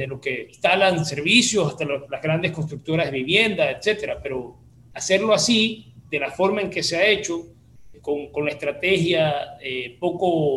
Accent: Guayaquil, Guayas, Ecuador; a mí, como guayaquileño, me interesa que la ciudad esté bien.

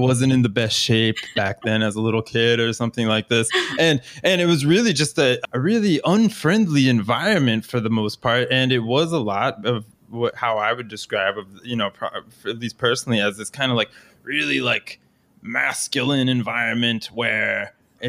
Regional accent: Florida, United States; because I grew up in Florida, and as we were talking about before the show, kind of like similar environment and stuff like that.

